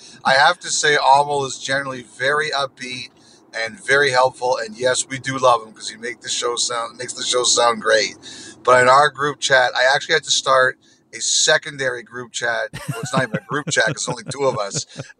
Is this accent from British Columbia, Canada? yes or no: no; Toronto, Ontario, Canada; we grew up in Toronto